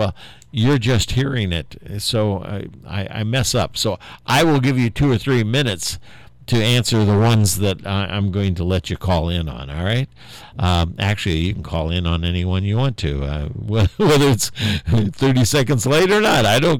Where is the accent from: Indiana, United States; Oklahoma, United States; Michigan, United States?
Indiana, United States; Indianapolis; born there; Now, I was born in Indianapolis, Indiana. Well, so was my wife. And we were both born at the same hospital, surprisingly enough.